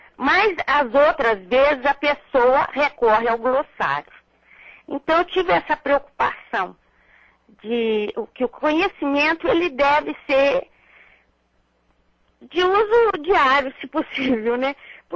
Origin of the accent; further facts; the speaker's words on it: Minas Gerais, Brazil; born there; Eu nasci no Triângulo Mineiro, uma área agrícola, basicamente, no meio de gente simples.